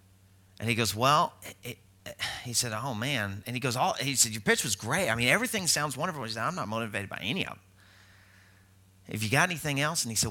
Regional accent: Arkansas, United States; You know, I'm originally from Arkansas, you know.

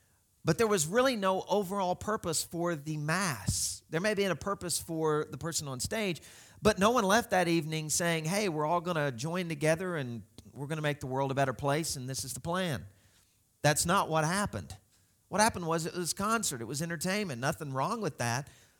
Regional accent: Southern US, United States; Which always wigs me out because I'm from the South

